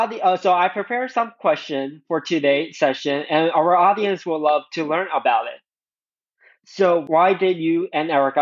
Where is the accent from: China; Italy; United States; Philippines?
China; I grew up in China, and my parents own a wholesale business.